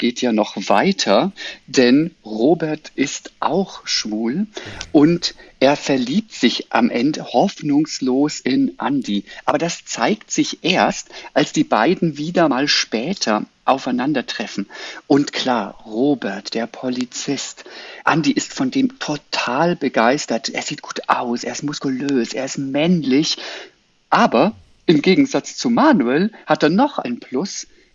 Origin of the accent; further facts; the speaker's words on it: Munich, Bavaria, Germany; Wir sind in meiner Heimatstadt in München in diesem Roman.